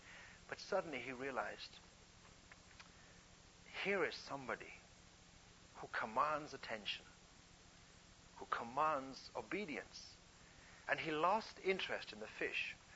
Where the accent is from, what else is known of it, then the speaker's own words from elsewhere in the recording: England, United Kingdom; as a young teenager, growing up in England